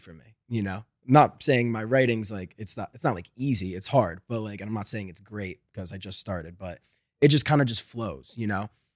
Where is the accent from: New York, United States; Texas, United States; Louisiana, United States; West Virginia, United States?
New York, United States; Monroe; now in Los Angeles, United States; Monroe, Woodbury, about an hour north of the city.